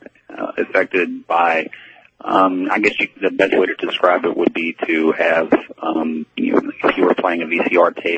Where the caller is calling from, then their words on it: Seattle, Washington, United States; I'm calling from Seattle, Washington.